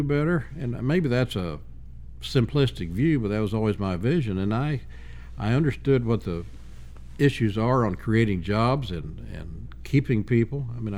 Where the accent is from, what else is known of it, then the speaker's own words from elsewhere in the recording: St. Louis, Missouri, United States; I said, I'm from St. Louis, I mean, but my city is at the other end of I-44, and if you guys do good, I'm going to do good.